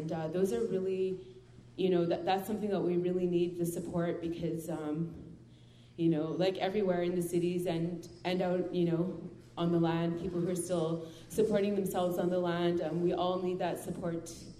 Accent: British Columbia, Canada; I'm from the Ntlagatmus Nation, that's in the interior of BC.

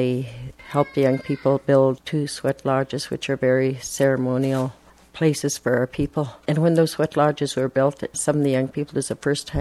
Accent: British Columbia, Canada; I'm a Squamish from the Shuswap Nation, and I'm an Esquimalt band member, which is one of the 17 bands in the Shuswap Nation.

